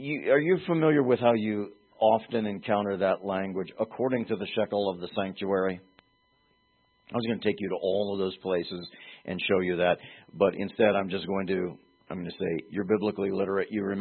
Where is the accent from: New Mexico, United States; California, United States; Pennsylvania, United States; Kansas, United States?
Pennsylvania, United States; Pittsburgh; But when I was growing up in Pittsburgh, you had the Port Authority Transit, and something you could buy.